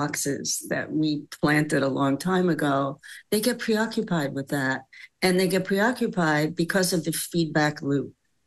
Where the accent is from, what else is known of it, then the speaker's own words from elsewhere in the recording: Chicago, Illinois, United States; The story I always tell is when I grew up in Chicago, it was very snowy and cold in the winter.